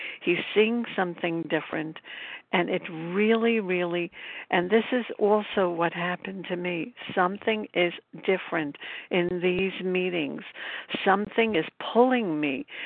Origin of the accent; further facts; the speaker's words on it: Brooklyn, New York, United States; I'm from Brooklyn, New York.